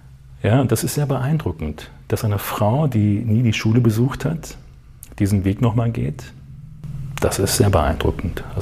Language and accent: German; Minden, North Rhine-Westphalia, Germany; born there; ich bin in Minden geboren, ich bin nicht irgendwo migriert, also im besten Fall meine Eltern.